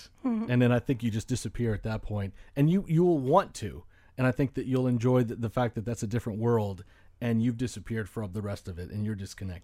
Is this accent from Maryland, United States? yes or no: no; Florida, United States; And I grew up here in South Florida, so I was like, yeah, oh, I know that place.